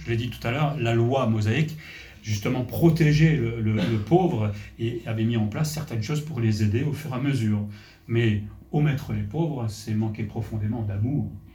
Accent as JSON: {"language": "French", "country": "France", "said": "Je suis un Français, donc je sais de quoi je parle"}